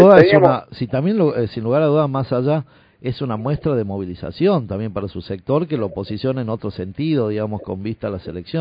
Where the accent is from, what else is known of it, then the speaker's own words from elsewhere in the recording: Tafí Viejo, Tucumán, Argentina; yo soy de Villa Mitre, de Tafí Viejo. Mi hijo juega en Tucumán Rugby, pero yo soy de Villa Mitre, de Tafí Viejo